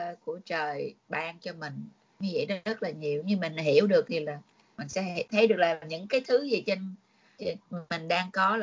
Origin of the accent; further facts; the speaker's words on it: Southern Vietnam, Vietnam; Cũng hiểu, em cũng người Nam.